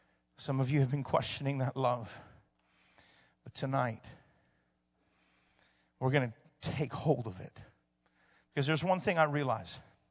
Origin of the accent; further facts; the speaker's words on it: Hawaii, United States; I know I'm from Hawaii, so I'm privy to that information.